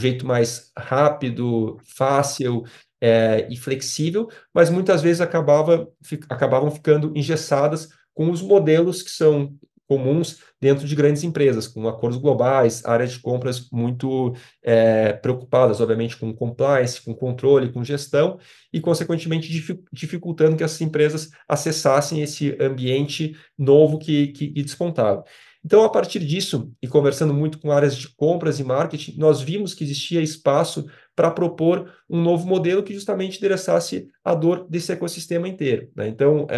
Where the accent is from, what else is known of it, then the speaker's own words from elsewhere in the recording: Porto Alegre, Rio Grande do Sul, Brazil; moved away as an adult; now in São Paulo, Brazil; Eu sou gaúcho, muito orgulho, gremista de Porto Alegre. E aí, em 2014, eu mudei para São Paulo